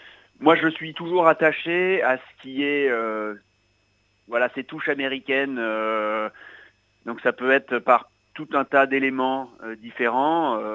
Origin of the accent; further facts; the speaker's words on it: France; qu'on retrouve peu par chez nous en France